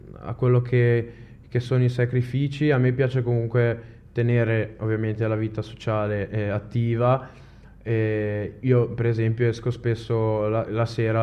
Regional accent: Genoa, Liguria, Italy; Io sono di Quarto, di Priarugia, quindi.

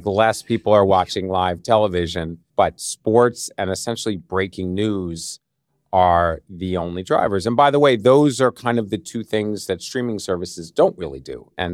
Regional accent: Philadelphia, Pennsylvania, United States; now in New York, United States; I've lived in New York for 30 or 35 years, but I grew up in Philadelphia. I'm a big Philadelphia Eagles fan.

